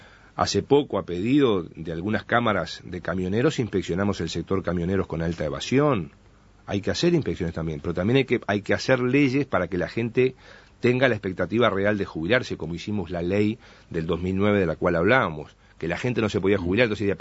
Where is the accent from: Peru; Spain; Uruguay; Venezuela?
Uruguay; Yo me crié en el Uruguay donde el orgullo era vivir 30 años en el mismo barrio y trabajar 30 años en la misma fábrica.